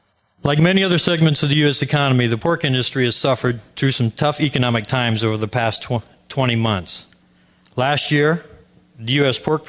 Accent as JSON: {"language": "English", "town": "Columbus", "region": "Nebraska", "country": "United States", "said": "I'm from Columbus, Nebraska."}